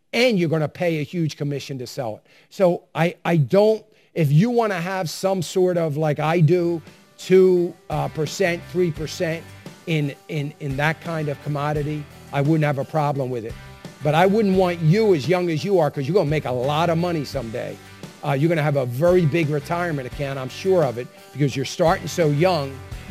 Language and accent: English; United States; I think it's all kind of ridiculous, but I'm an American, so of course I would.